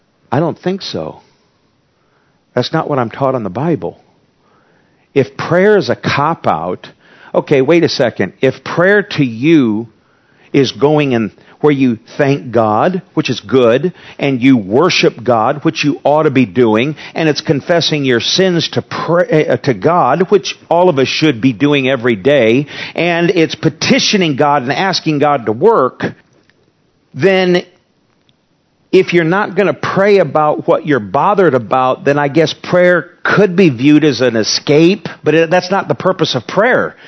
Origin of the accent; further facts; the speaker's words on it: United States; I'm glad I'm an American. I'm not sad I'm an American.